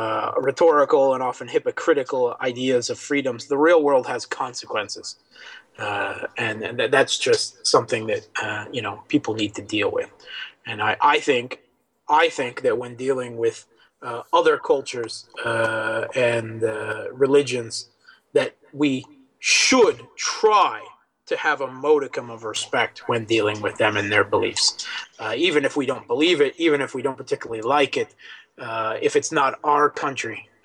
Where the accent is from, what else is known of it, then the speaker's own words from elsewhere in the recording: United States; now in Moscow, Russia; I'm the American who immigrated to Russia and married a Crimean, so that's probably not the best one to pick up to me.